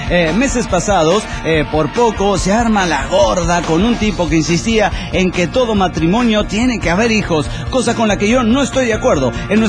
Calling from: Orange, California, United States; Soy el maleante de Orange, California.

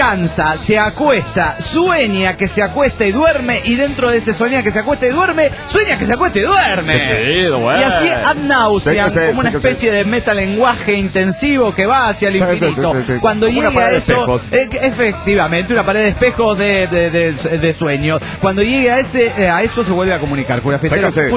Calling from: Querétaro, Mexico; de Querétaro, México!

